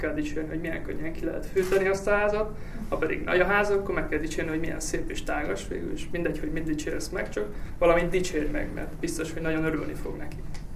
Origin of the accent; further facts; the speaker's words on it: Újlengyel, Pest, Hungary; Azt tudni kell rólam, hogy én egy kis faluban, egy 1700 fős faluban, Újlengyelben születtem Pest megyében, ahol édesanyámmal és édesapámmal laktunk együtt egy tisztes családi házban.